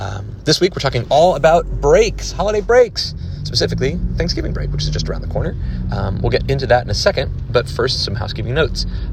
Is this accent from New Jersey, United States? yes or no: yes; New Jersey, United States; born there; I was born in Hunterdon County, New Jersey, which is like north, not too far from like Allentown, Pennsylvania, Easton, Bethlehem, Pennsylvania.